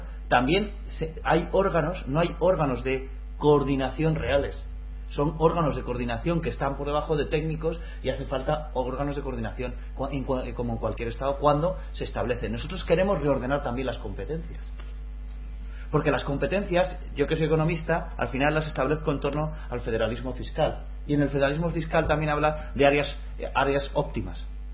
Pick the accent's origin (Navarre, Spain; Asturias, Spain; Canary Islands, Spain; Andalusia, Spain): Canary Islands, Spain; born there; yo nací en Tenerife, mis padres son refugiados políticos argentinos y aparte mis abuelos eran vascos y otras partes canarios